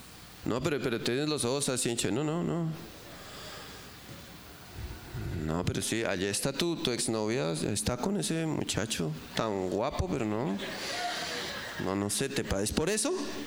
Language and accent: Spanish; Bogotá, Colombia; somos bogotanos, como se nota, y nos decía, nosotros en el altiplano vivimos envueltos.